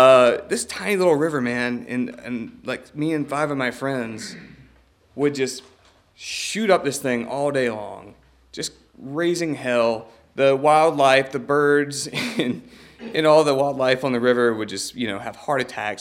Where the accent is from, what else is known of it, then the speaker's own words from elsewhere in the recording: the South, United States; So I'm from the South. I don't really know anything about tsunamis. I've only been here for 2 years.